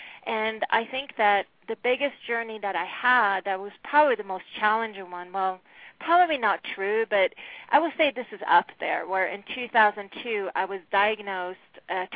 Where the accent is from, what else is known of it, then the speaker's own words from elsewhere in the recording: Sweden; I'm originally from Sweden, and I come from a very different type of place.